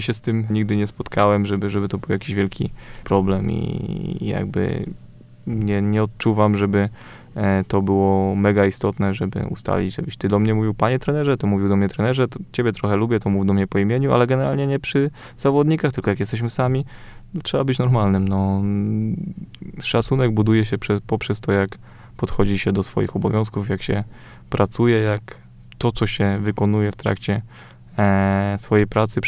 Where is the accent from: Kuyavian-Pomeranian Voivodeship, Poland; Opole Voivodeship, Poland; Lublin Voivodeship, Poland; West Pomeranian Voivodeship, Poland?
West Pomeranian Voivodeship, Poland; Świnoujście; Ja pochodzę ze Świnoujścia